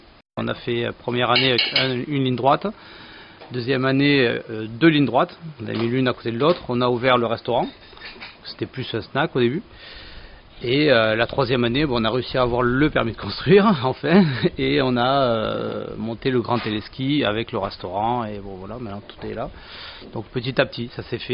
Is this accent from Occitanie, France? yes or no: yes; Perpignan, Occitanie, France; moi je viens de Perpignan, j'avais un téléski sur Barcarès avant.